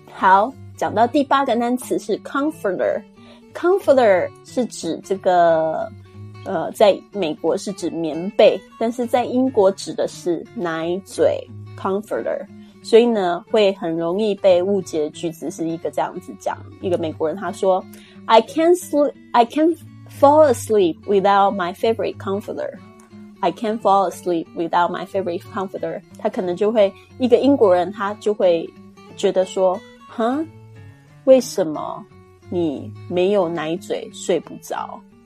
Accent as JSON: {"language": "Chinese", "country": "Taiwan", "tie": "born or raised there", "accent": "Taiwanese Mandarin", "said": "因为我讲的中文就是台湾中文，我在台湾出生长大的"}